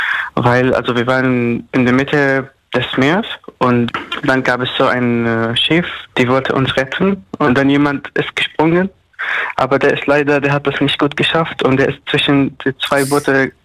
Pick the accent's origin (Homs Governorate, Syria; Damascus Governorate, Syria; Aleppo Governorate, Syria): Damascus Governorate, Syria; Damascus; moved away; Ich komme aus Damaskus. Damaskus ist die Hauptstadt.